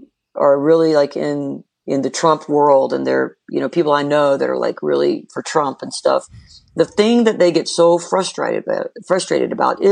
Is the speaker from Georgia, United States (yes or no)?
yes; Atlanta, Georgia, United States; the song is just kind of takes me through my life down here, like growing up in Atlanta